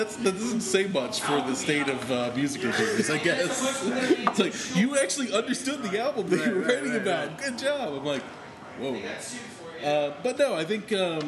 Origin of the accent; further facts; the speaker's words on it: Cleveland, Ohio, United States; I grew up in the Cleveland area, it was all about classic rock for us, you know?